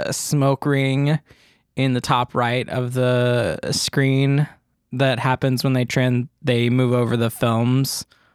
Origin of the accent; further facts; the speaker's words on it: the South, United States; Because I'm from the South.